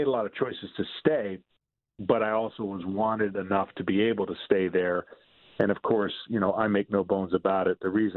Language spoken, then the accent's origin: English; Lansing, Michigan, United States; You know, I don't get back home to Michigan much. And so it's become, you know, selfishly growing up in Lansing, Michigan, and being a fan of the Tigers in that generation